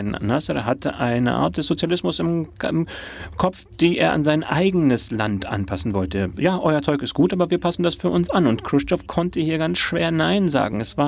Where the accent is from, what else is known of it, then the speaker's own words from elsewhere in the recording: Egypt; Das heißt, als Ägypter Ägypten zu regieren, das war der Augenblick, in dem auch uns eine Stimme gegeben wurde.